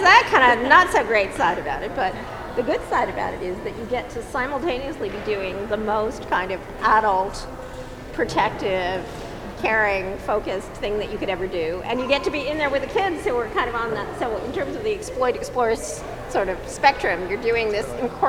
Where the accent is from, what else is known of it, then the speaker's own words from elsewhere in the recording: East Coast, United States; now in California, United States; I come from the East Coast, I'm not a native Californian